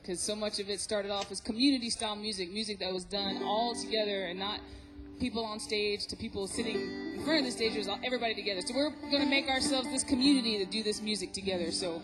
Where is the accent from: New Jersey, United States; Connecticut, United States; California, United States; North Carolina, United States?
North Carolina, United States; Well, I grew up in North Carolina. I still live in the town that I was born in, and all my family's there. And the more we travel, the more I realize how much of a North Carolinian I am.